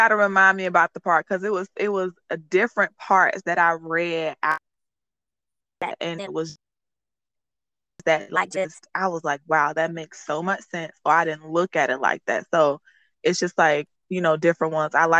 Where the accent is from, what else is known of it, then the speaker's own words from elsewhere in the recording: Florida, United States; I am from Florida, but I was kind of on the sidelines looking at his face